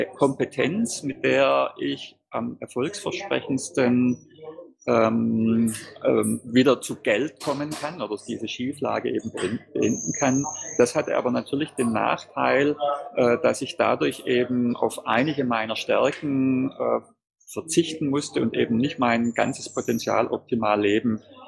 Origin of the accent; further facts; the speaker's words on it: Baden-Württemberg, Germany; accent: Swabian; Also wie man wahrscheinlich meinem Dialekt hört, komme ich aus dem Schwabenländle und dort ist man sparsam und fleißig